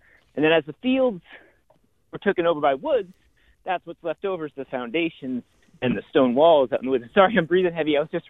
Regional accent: Washington, New Hampshire, United States; I grew up in Washington, New Hampshire

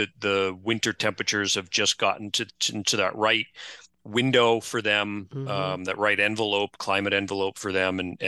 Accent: Plymouth, Massachusetts, United States; Like, I grew up on the Plymouth side where all the warm water gets blown across to the Cape every day because of the prevailing southwesterlies. And so I grew up in basically Maine water over there in Plymouth.

